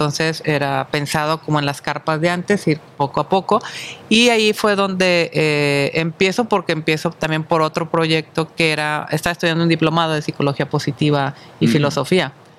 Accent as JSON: {"language": "Spanish", "town": "Guasave", "region": "Sinaloa", "country": "Mexico", "said": "yo soy sinaloense, y siempre pensé en hacer algo allá en mi pueblo, okay. ¿No? En Sinaloa, en Guasave, Sinaloa."}